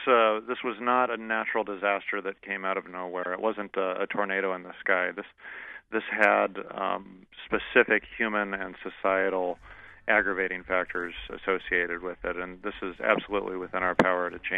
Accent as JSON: {"language": "English", "region": "Arizona", "country": "United States", "tie": "born or raised there", "said": "And we see this in Arizona, and it's one of the wonderful things about my home state."}